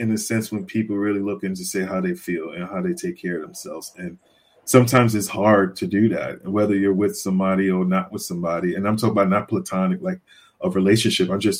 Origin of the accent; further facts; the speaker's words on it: Bronx, New York, United States; I grew up in the Bronx, and it was around Bronx, New York.